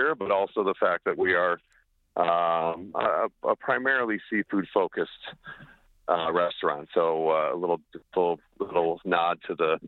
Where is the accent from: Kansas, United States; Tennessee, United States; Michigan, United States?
Michigan, United States; also born or lived in New York; Yeah, so I grew up here in Michigan and had the opportunity to move to New York to learn how to cook and spent about 15 years in the city